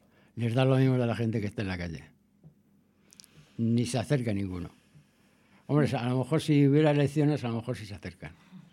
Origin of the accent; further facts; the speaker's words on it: Madrid, Community of Madrid, Spain; born there